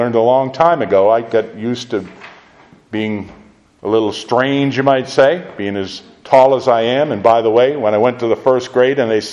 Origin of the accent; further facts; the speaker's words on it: Lexington, Massachusetts, United States; born there; I was born in Lexington. I stand on Lexington Green a lot because that is the birthplace of American liberty